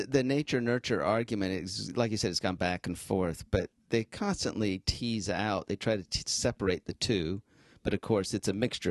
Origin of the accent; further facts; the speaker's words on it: Utah, United States; now in Virginia, United States; I am from Utah, originally, a little town in Utah. 1,500 people when I was a kid. Farmland, factory workers.